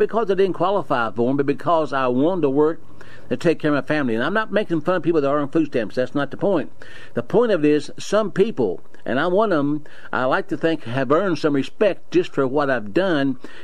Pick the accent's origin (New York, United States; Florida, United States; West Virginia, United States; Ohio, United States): West Virginia, United States; I guess you could say I'm down in South Central West Virginia. So I guess you say I'm from South.